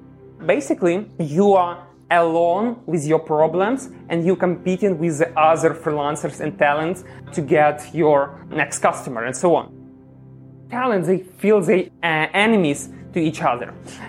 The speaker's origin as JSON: {"language": "English", "country": "Ukraine", "second_language": "English", "lives_now": "United States", "said": "I'm from Ukraine."}